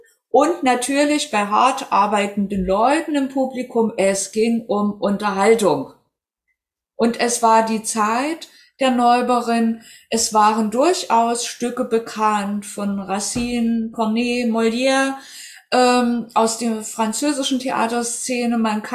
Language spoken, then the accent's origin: German; Köthen, Saxony-Anhalt, Germany; born there; now in Leipzig, Germany; gebürtig aus Köthen, Sachsen-Anhalt und seit 1973 in Leipzig